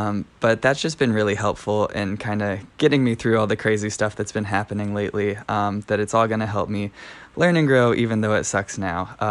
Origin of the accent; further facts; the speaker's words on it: Akron, Ohio, United States; I use he, him pronouns. Oh, God. I'm from Akron, Ohio, which is the same place